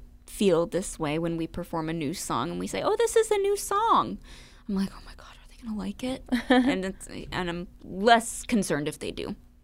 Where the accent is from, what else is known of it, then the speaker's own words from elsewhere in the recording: Connecticut, United States; I'm from Connecticut.